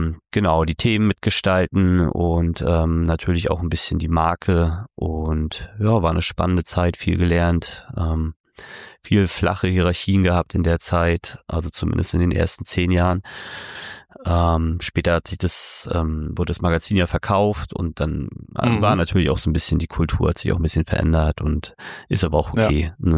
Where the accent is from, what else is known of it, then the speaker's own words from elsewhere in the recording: Rostock, Mecklenburg-Vorpommern, Germany; Rostock City, die Grüße nehme ich gerne an, meine alte Heimat.